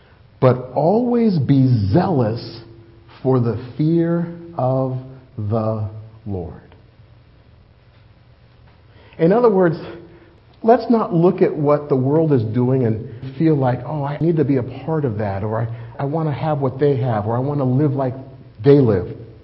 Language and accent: English; United States; Am I proud to be an American? Absolutely. Is there any other country that I'd rather live in? No way. I love living here.